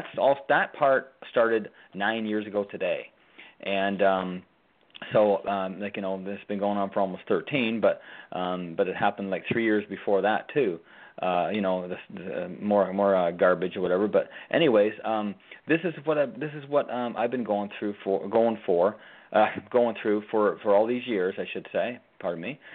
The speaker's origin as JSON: {"language": "English", "country": "Canada", "moved": "as an adult", "lives_now": "United States", "said": "because this is where I come to from Canada, and I believe 100% that I was compelled by God to come here, and I've had more evidence of it since day one, since I first got here, and that was almost 13 years ago this July."}